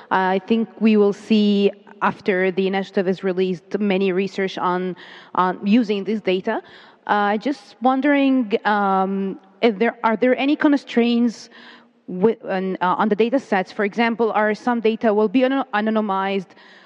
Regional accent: Egypt; English is a second language; from Egypt.

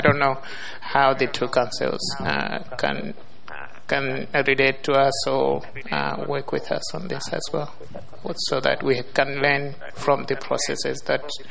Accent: Malawi; I'm from Malawi.

